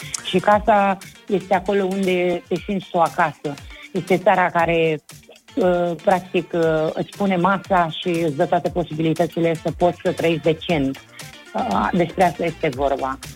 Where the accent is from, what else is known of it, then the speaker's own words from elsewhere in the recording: Romania; now in Spain; Noi suntem români. Noi am rămas, noi suntem, venim dintr-o familie conservatoare.